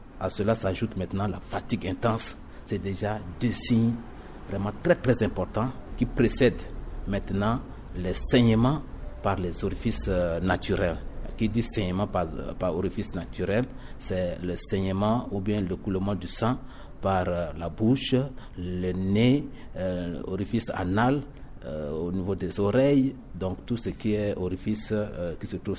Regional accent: Central African Republic; en Afrique en général et en particulier chez nous en Centrafrique

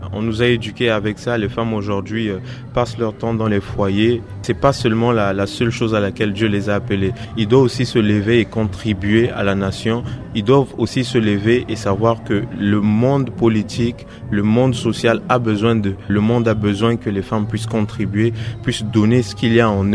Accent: Central African Republic; Je suis Centrafricain, effectivement.

